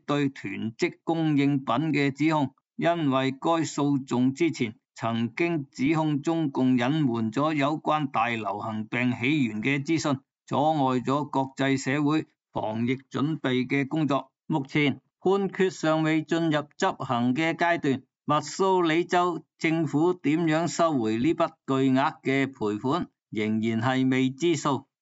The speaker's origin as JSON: {"language": "Cantonese", "region": "Guangdong", "country": "China", "said": "我哋广东人"}